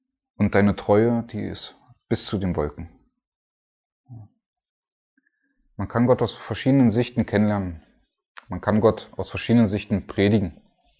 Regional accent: Germany; Ich meine, ich bin Deutscher, ne?

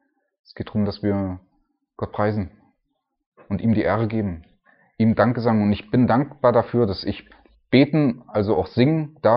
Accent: Germany; Ich meine, ich bin Deutscher, ne?

